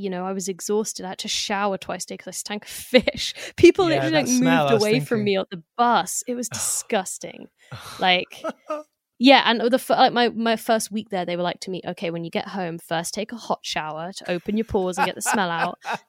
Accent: London, United Kingdom; And honestly, as a Londoner, like I realized I couldn't walk anywhere with headphones in anymore

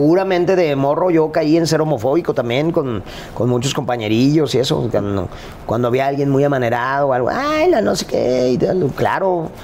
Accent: Guadalajara, Jalisco, Mexico; Yo crecí en un contexto en Guadalajara donde pertenecía a una época donde se dio muchísimo el machismo, donde se dio muchísimo la homofobia

